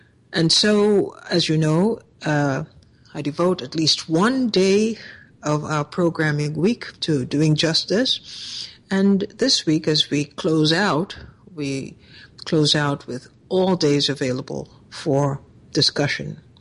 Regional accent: Trinidad & Tobago; Trinidad, my home country.

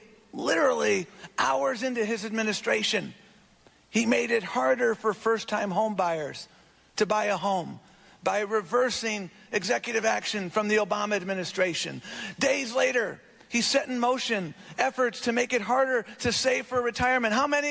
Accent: Buffalo, New York, United States; That's what I learned growing up in Buffalo, New York.

